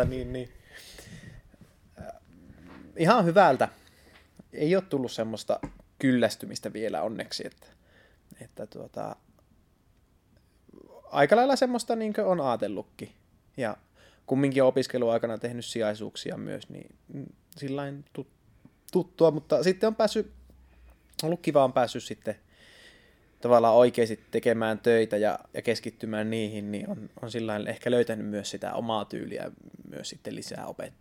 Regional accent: Pyhäjoki, North Ostrobothnia, Finland; also born or lived in Oulu / Merijärvi; Mä oon syntynyt Oulussa 26 vuotta sitten ja sitten olen 5-vuotiaana muuttanut pois ja Merijärven kautta Pyhäjoelle. Ja Pyhäjoella kävin koulun ja tavallaan olen sieltä sillain kotoisin

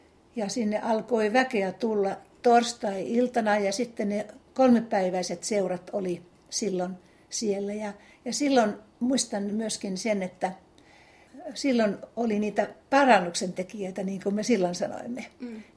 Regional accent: Nivala, North Ostrobothnia, Finland; moved away as an adult; now in Helsinki, Finland; minä olen syntyisin Nivalasta, Pohjanmaalta, ja sitten tulin opiskelemaan aikoinaani Helsinkiin, ja sitä tietä sitten täällä löysin myöskin, kun olin kasvanut uusheränneissä perheessä

